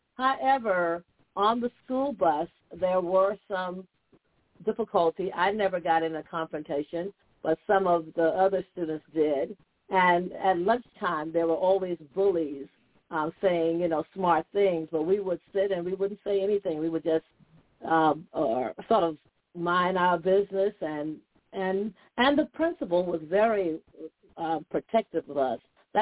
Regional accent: Green Pond, United States; And so that's growing up in Green Pond, we didn't consider boring because we always had something to do. No, we did not have the big city life or what have you, but we made the best of what we had.

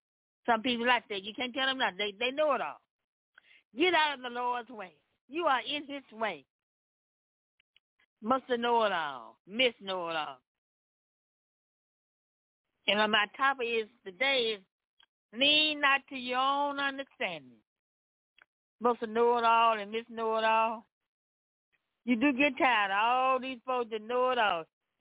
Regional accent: Memphis, Tennessee, United States; And I come from Memphis, Tennessee.

